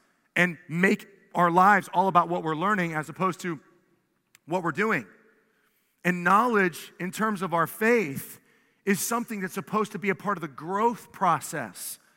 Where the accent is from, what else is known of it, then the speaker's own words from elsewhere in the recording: Columbus, Ohio, United States; We said, we're from Columbus, Ohio.